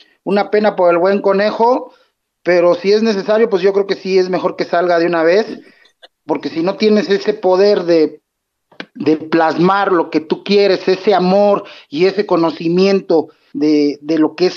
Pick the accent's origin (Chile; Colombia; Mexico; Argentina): Mexico; a nosotros como mexicanos se nos olvida lo que fue en el pasado